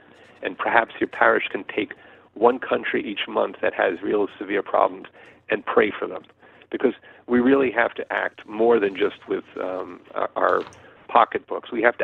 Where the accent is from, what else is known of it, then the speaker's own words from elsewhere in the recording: United States; I didn't do it, but, you know, I am an American.